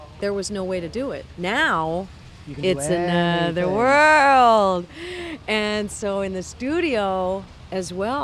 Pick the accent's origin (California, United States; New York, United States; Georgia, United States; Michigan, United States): California, United States; Los Angeles; Okay, I grew up in Southern California, all around Los Angeles, basically. I started music in a band at 16.